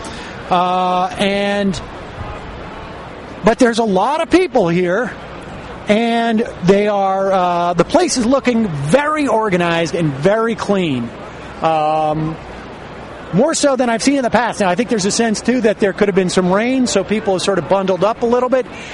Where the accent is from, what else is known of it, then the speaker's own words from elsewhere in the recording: Worcester, Massachusetts, United States; many people could not have fit into my shul in my hometown of Worcester.